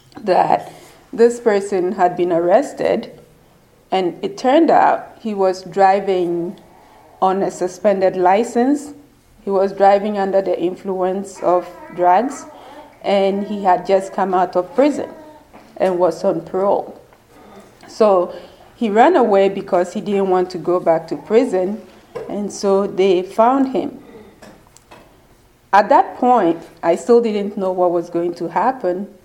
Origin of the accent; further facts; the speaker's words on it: Ghana; So I come from Ghana in West Africa, and so just so you, I'm sure you realize I speak with a different accent.